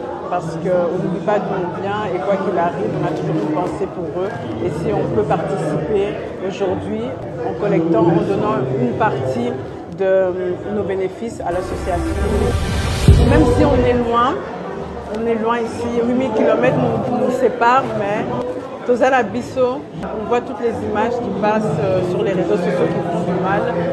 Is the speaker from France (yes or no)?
no; DR Congo; now in Brussels, Belgium; je suis originaire du Congo et forcément, je suis concernée et touchée par ce qui se passe actuellement dans mon pays. Surtout dans l'est du Congo.